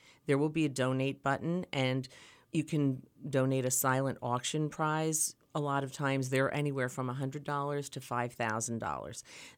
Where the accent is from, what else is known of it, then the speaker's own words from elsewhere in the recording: Easton, Pennsylvania, United States; And you know, Laurie, I'm from Easton, born and raised, spend a lot of time downtown. My church is downtown.